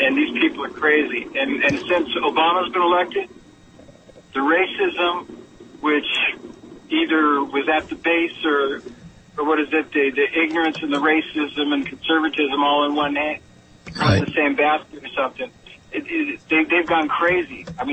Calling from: Galt, California, United States; I was calling from Galt. Now I just left through Thornton, and I'm heading up to Elk Grove. And down here in California

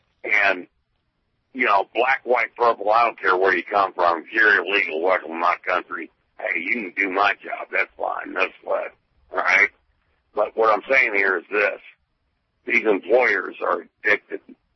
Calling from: Charleston, South Carolina, United States; I'm calling you from Charleston, South Carolina.

